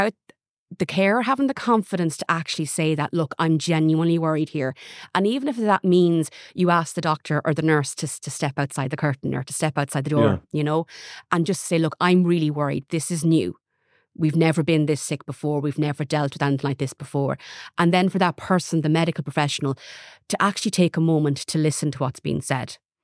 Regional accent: Ireland; Like, as Irish people, we have this terrible habit of never wanting to cause a fuss.

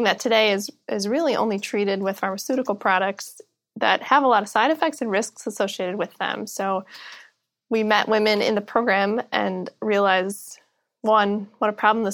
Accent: Midwest, United States; And, growing up in the Midwest, that sounded like a very risky thing.

